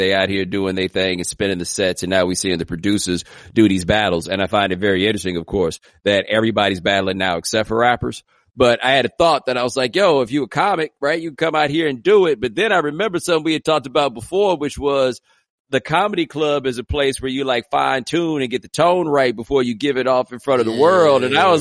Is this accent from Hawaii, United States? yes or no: no; Houston, Texas, United States; Hey, you know, I'm from Houston, man. Like, I'm all about